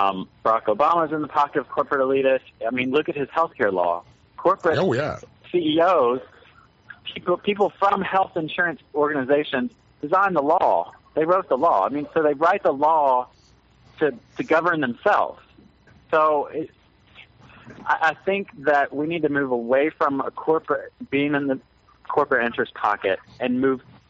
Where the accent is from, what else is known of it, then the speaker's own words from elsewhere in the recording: Memphis, Tennessee, United States; I grew up in Memphis, Tennessee. They have a horrible problem with meth.